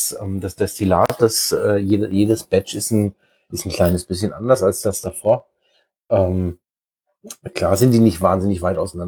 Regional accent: Baden-Württemberg, Germany; Ich bin halt aus dem Schwarzwald, ne?

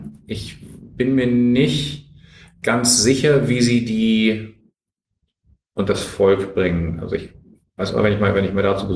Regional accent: Northern Germany, Germany; Ich bin Norddeutscher, das sagt man nicht.

